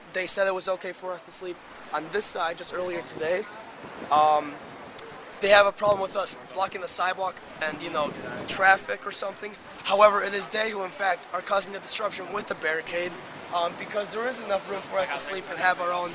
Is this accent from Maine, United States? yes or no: no; Illinois, United States; I'm from the northwest suburbs